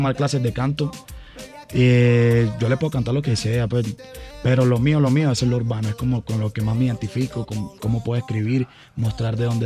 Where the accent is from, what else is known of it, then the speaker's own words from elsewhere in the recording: Venezuela; now in Medellín, Colombia; Y yo soy de Venezuela. Después nos tocó emigrar y llegamos a Medellín. Ahorita estamos viviendo en Medellín, tenemos ya 8 años.